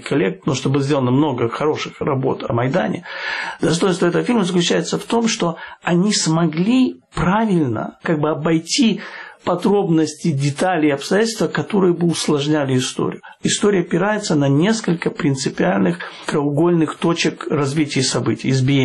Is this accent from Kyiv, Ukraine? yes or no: yes; Kyiv, Ukraine; Может быть, потому что я киевлянин.